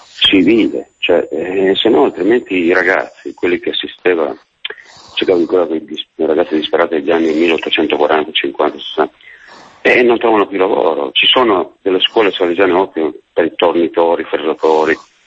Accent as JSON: {"language": "Italian", "town": "Moransengo", "region": "Piedmont", "country": "Italy", "said": "Io sono di Muresengo"}